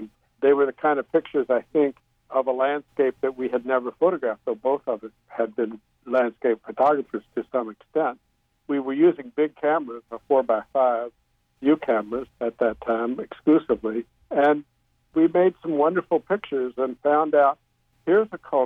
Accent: Louisville, Kentucky, United States; also born or lived in Chicago; Of course, I'm from Kentucky, but from Louisville. So I'm basically a city boy and spent my graduate years in Chicago

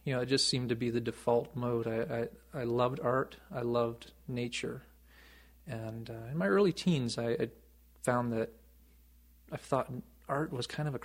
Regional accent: New York, United States; This was dairy country. Yeah, I grew up in rural country and on the shores of Oneida Lake.

